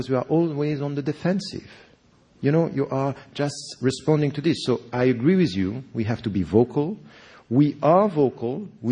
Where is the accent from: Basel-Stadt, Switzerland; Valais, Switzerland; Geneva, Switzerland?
Geneva, Switzerland; also born or lived in Egypt; I'm a Swiss citizen. So I was born and raised in Geneva, and I did my study there. And then I went to Egypt for my Islamic sciences, and I was trained there. But originally I am from Egypt.